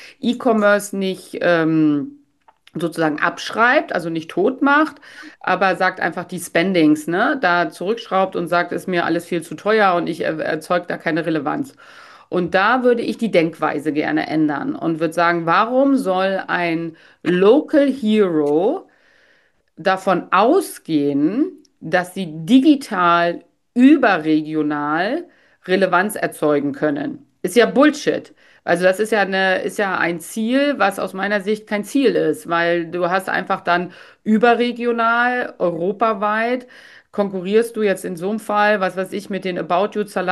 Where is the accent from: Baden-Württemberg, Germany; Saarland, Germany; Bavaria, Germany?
Bavaria, Germany; Munich; Zum Bittl, ja, der ist ja wirklich bei uns in München absoluter, also jeder Münchnerin kennt den Bittl.